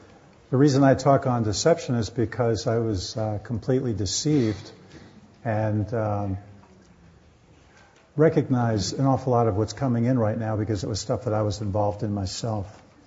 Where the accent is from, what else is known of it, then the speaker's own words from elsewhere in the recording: New England, United States; I was brought up on the East Coast, and I was brought up in one of those classic New England churches